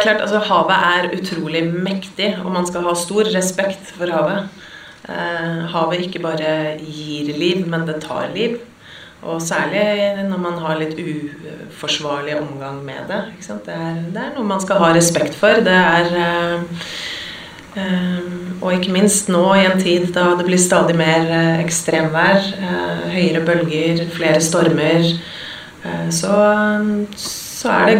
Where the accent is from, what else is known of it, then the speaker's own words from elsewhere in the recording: Oslo, Norway; jeg vokste opp midt I Majorstukrysset